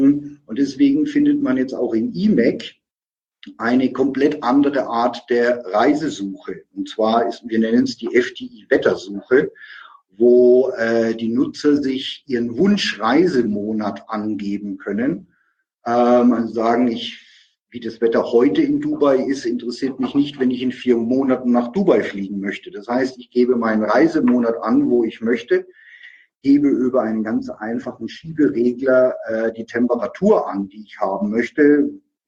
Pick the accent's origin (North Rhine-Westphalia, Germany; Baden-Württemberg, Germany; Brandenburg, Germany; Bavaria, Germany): Bavaria, Germany; Nuremberg; Aus meiner Heimatstadt Nürnberg-Fürth